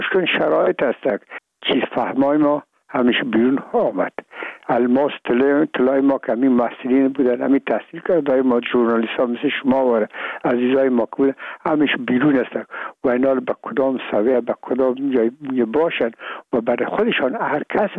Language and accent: Persian; Afghanistan